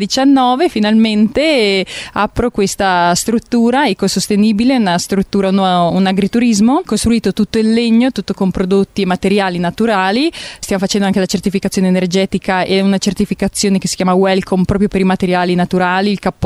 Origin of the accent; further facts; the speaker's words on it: Genoa, Liguria, Italy; now in Moena, Italy; Sono genovese, sempre stata amante della montagna e quindi ero fin da bambina che dicevo che sarei venuta a vivere qua.